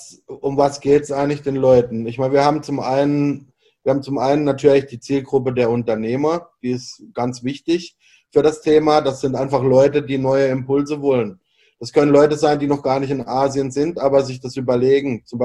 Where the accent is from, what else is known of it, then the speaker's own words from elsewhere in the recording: Freiburg, Baden-Württemberg, Germany; now in Bangkok, Thailand; Ich komme halt aus Freiburg, das ist eine schöne kleine Stadt, da fahre ich ja heute noch gerne hin.